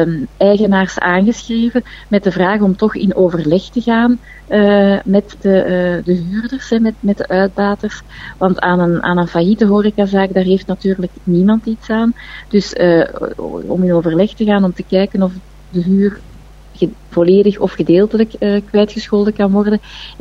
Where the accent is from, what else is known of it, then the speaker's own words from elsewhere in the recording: Mechelen, Flanders, Belgium; Het enige wat wij allemaal samen kunnen doen als Mechelaars is om daar echt bewust mee om te gaan.